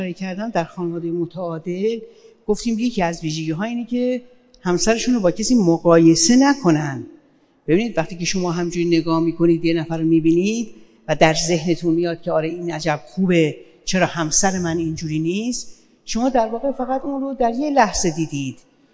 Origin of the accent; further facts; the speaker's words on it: Kerman, Iran; اصالتاً من کرمانی هستم، اهل کرمان